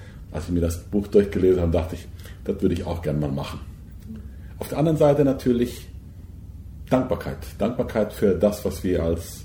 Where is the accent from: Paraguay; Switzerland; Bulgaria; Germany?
Paraguay; Als Christen haben wir sowieso eine Heimat, die ist nicht hier auf dieser Erde. Und ich sage immer, ich habe meine Heimat in Paraguay und mein Herz ist in Afrika.